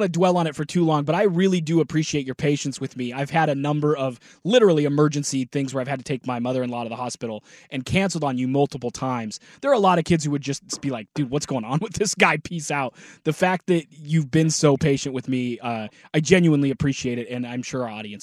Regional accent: Portland, Oregon, United States; I'm a Portland lifer. I was born in Oregon City, but only because that's where the hospital was. I lived in Portland.

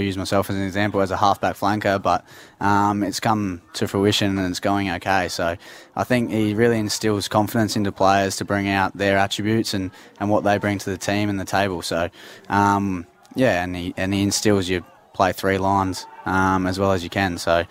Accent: Queensland, Australia; now in Adelaide, Australia; Yeah, so I'm from Queensland originally, so grew up loving rugby league

